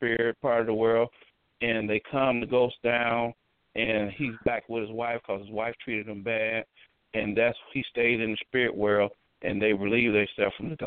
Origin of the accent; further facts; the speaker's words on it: Rockford, Illinois, United States; I am a filmmaker from Rockford, Illinois.